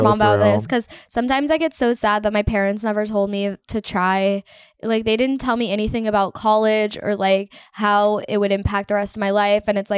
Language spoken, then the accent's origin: English; United States; also born or lived in Canada; Yeah, but I'm from America. Why didn't I go to a media school in America?